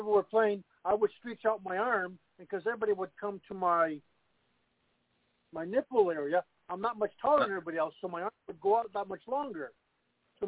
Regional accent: Toronto, Ontario, Canada; first language Italian; English is a second language; The 404-01 area, Downsview.

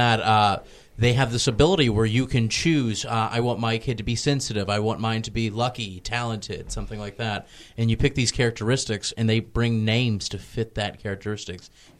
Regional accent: the South, United States; I'm from the South.

